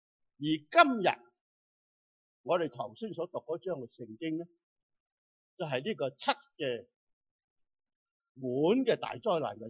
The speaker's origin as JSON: {"language": "Cantonese", "country": "China", "said": "亦唔系我哋中国人嘅神"}